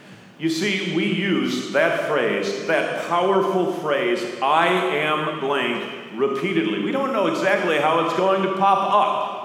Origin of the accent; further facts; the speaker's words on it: Midwest, United States; I am a Midwesterner.